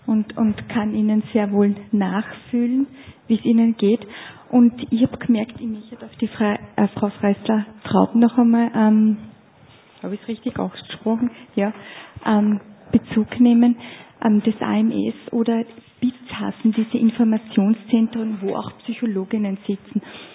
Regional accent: Amstetten, Lower Austria, Austria; Ich habe die in St. Pölten erlebt, weil ich bin aus Amstetten

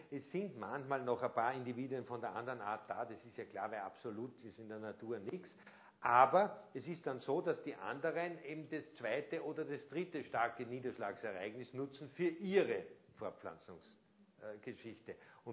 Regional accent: Zell am See, Salzburg, Austria; ich bin Pinzgauer, ich stamme aus Zell am See, im Salzburgischen

